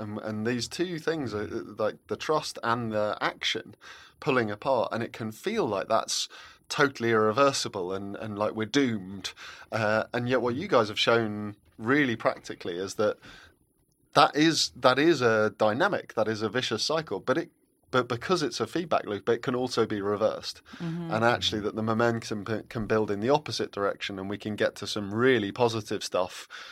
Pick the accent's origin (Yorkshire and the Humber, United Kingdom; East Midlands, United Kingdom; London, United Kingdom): London, United Kingdom; I think it's so fascinating as a Londoner when the clean air zones, ultra low emission zones come in London